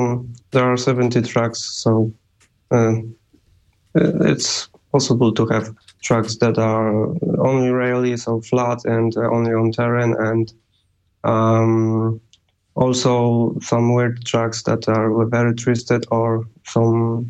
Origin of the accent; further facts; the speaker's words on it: Krakow, Lesser Poland, Poland; I'm from Poland, Krakow.